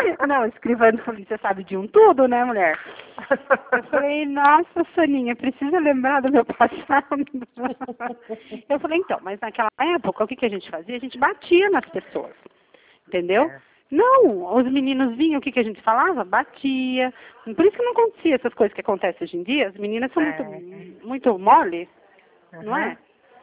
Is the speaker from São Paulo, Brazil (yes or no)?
yes; Sarapuí, São Paulo, Brazil; Eu sou de Sarapuí.